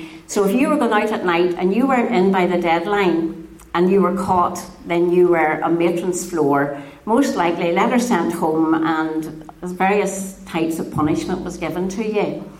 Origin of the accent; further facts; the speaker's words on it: Ballyness, Northern Ireland, United Kingdom; born there; I was born near Bush Mills in a place called Ballyness.